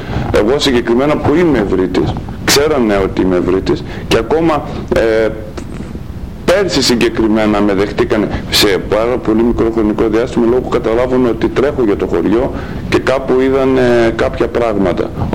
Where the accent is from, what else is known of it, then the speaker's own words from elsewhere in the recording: Athens, Attica, Greece; επειδή εγώ μεγάλωσα στην Αθήνα